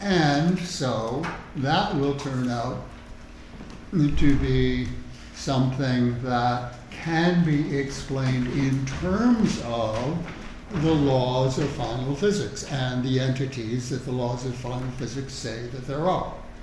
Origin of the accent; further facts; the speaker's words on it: United States; And I'm obviously an American, and in the United States we see all sorts of nice little illustrations